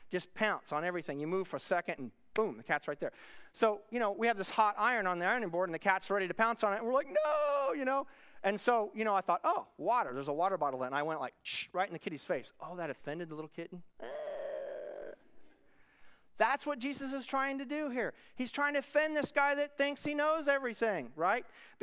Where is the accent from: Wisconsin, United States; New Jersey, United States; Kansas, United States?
Kansas, United States; Wichita; Now, I'm from Wichita, Kansas, and you know, the further south in Kansas you go, the closer to Texas you are.